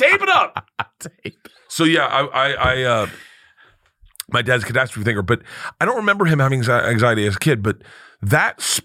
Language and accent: English; Florida, United States; I think growing up in Florida.